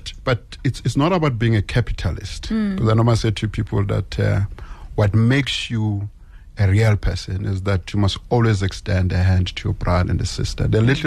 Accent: Orange Farm, Gauteng, South Africa; I grew up in Orange Farm.

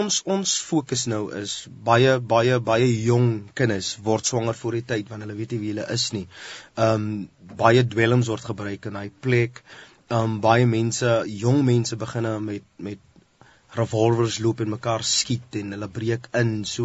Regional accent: Welkom, Free State, South Africa; Ja, ek is van die Vrystaat Welkom, ja. Dis waar my naalstring ingevryf is met sout. Ja, dis waar ek opgegroei het, ja.

